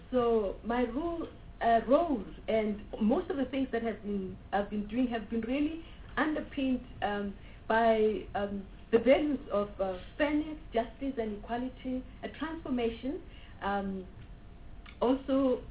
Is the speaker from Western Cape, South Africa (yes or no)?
no; Mamelodi, Gauteng, South Africa; I grew up in Mamelodi. I'm a thoroughbred Mamelodian.